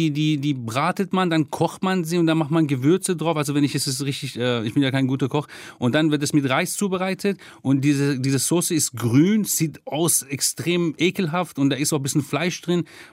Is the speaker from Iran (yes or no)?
yes; Ahvaz, Khuzestan, Iran; aber wenn ich an die Stadt erinnere, dann an Karun, das ist, also Karun heißt auf Iranisch, das ist die Brücke über den See in Ahvaz